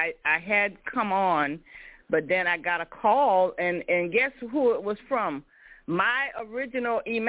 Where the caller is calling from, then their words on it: Clarkston, Georgia, United States; I am calling from the Metro Atlanta area, Clarkston to be specific.